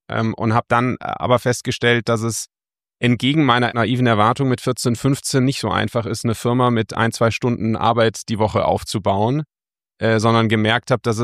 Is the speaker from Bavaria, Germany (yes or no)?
yes; Munich, Bavaria, Germany; ich bin hier in München aufgewachsen in der Tat